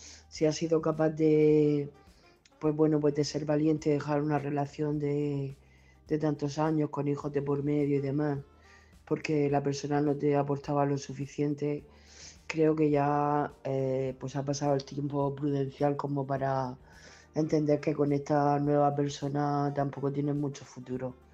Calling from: Murcia, Region of Murcia, Spain; de Murcia.

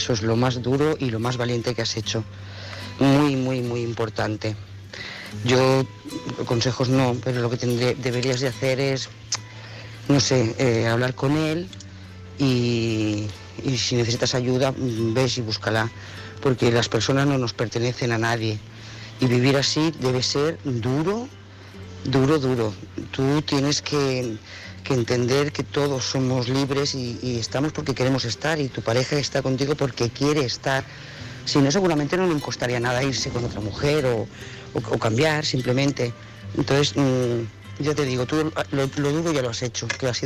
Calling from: Lloret de Mar, Catalonia, Spain; de Lloret de Mar

